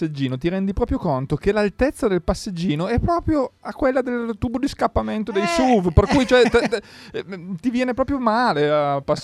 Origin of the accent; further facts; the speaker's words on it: Nizza Monferrato, Piedmont, Italy; io provengo dalla zona della Valle Belbo, e c'erano delle discariche così per ogni paese, per ogni città. Io abitavo a Nizza